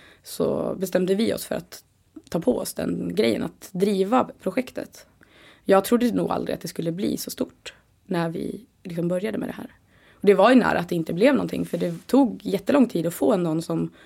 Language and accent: Swedish; Dalarna County, Sweden; now in Stockholm, Sweden; Flyttade till Stockholm direkt, jag är från södra Dalarna.